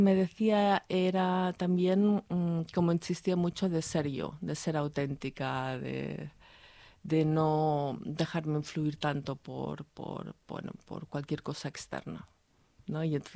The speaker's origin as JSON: {"language": "Spanish", "town": "Barcelona", "region": "Catalonia", "country": "Spain", "tie": "born there", "lives_now": "Molins de Rey, Spain", "said": "En Barcelona."}